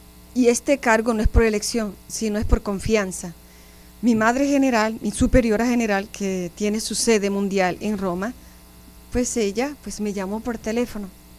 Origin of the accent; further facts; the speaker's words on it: Orocovis, Puerto Rico; me envían a Puerto Rico, a mi tierra, a Orocovis. Ahí estuve 8 meses